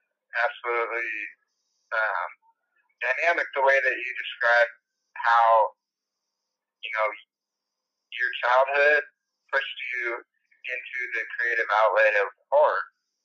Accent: Washington, United States; But, so we've heard about where you're from my home state of Washington, up in Seattle, in the big city.

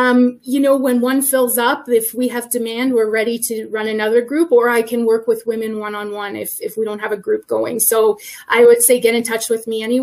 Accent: Sarnia, Ontario, Canada; I was born and raised in Sarnia

